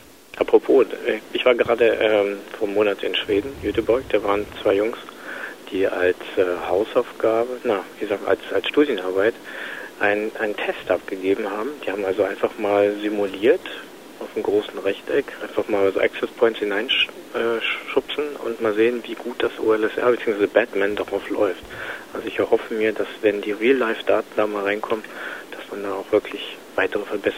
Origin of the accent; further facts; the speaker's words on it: Berlin, Germany; Ja, ich bin Berliner.